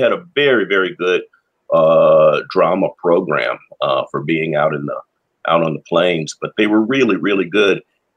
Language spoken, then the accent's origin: English; South Bend, Indiana, United States; What I grew up in South Bend, Indiana, but I went to college in Minnesota